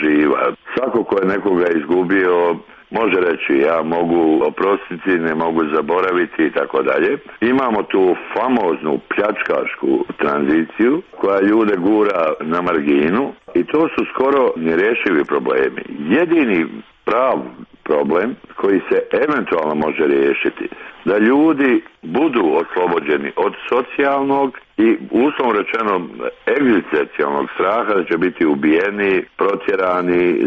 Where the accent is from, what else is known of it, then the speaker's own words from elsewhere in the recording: Bosnia & Herzegovina; stvaranje nekakve platforme u kojima bi mi, kao Bosanci i Hercegovci, mogli živjeti zajedno